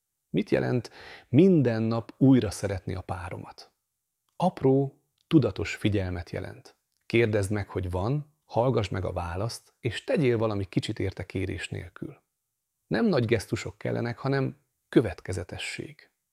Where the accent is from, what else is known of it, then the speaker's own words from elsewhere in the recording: Hungary; Tudom, magyarok vagyunk, és nálunk a szeretetet inkább pörköltel és aggódással fejezzük ki, mint szavakkal.